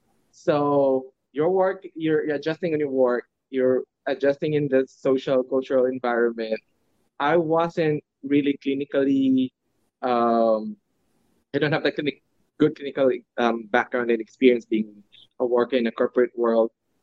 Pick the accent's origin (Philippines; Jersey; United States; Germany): Philippines; That, you know, culturally, it's not acceptable for you being a Filipino.